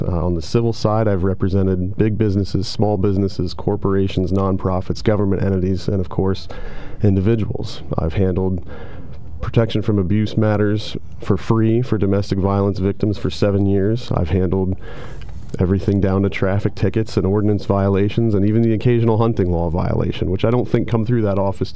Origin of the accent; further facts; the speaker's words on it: Lewisburg, United States; I'm born and raised in Lewisburg, returned to the area after leaving for education and to begin my career.